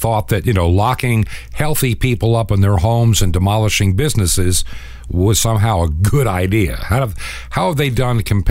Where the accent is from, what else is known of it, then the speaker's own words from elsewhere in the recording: New York, United States; because I was originally from New York State